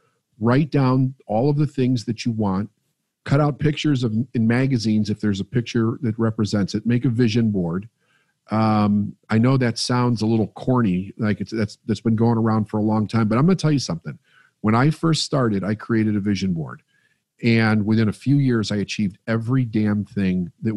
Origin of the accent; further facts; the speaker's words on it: Chicago, Illinois, United States; I came from Chicago, right? And I moved out of the city about 85 miles west of Chicago, raised my family out there.